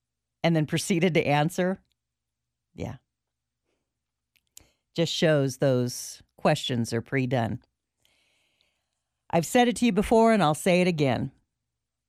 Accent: Reno, Nevada, United States; I know I'm just somebody here that's, you know, born and raised in Reading, working here for the last close to 30 years in the biggest little city in the world.

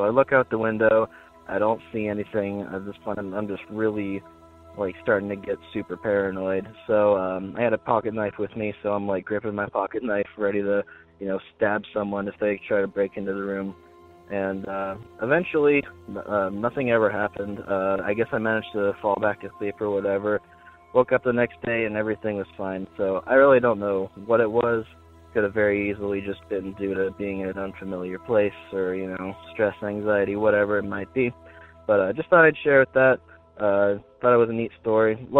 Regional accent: North Carolina, United States; Hey, Derek. … I'm from North Carolina.

